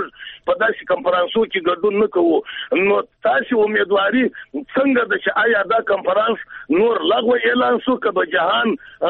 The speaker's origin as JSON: {"language": "Pashto", "country": "Afghanistan", "said": "موږ افغانان یو"}